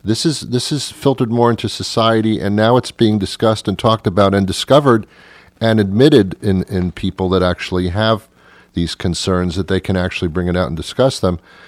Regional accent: New York City, New York, United States; Now, I'm also from New York City, Jackson Heights. I don't know if you know where that is, out in Queens.

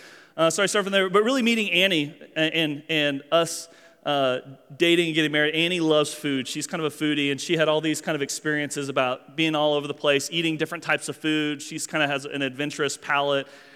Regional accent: Kansas, United States; We grew up in Kansas, so we weren't real adventurous eaters.

